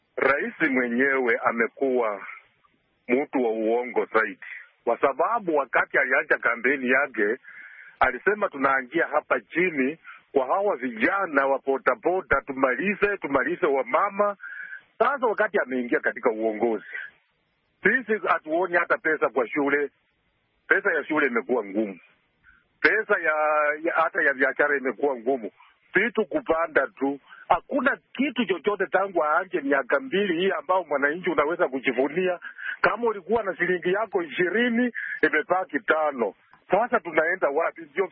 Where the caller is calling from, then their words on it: Bungoma, Bungoma County, Kenya; natoka sehemu za Bungoma, Kenya.